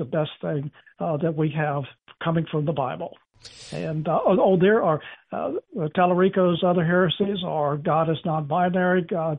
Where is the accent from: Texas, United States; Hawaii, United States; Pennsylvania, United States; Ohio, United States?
Texas, United States; and Texans are, I'm a Texan.